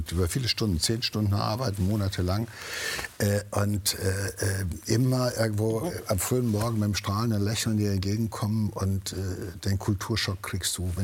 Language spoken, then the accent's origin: German; Eller, North Rhine-Westphalia, Germany; born there; Insofern ist Eller mein Geburtsort.